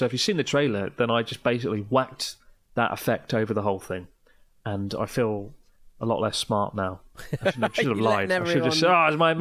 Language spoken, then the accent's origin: English; Rye, South East England, United Kingdom; I'm from Rye. Is very nice as well. Really beautiful town.